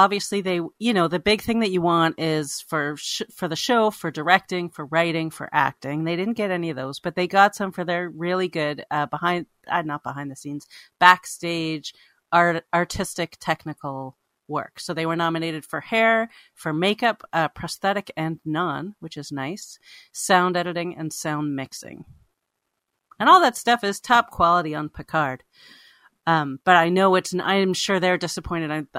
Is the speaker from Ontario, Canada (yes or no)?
yes; Toronto, Ontario, Canada; now in New York, United States; I'm from Toronto and I live in New York.